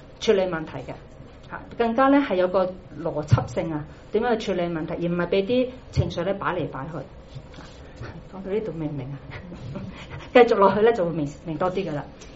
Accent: Guangdong, China; 我哋廣東人話咧，你趌下條尾都知道你想做乜嘢。

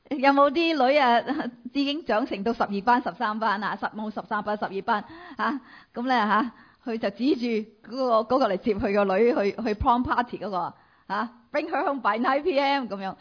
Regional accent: China; 我哋中國人咧又食粥啦，又食飯啦，做早餐嘅。

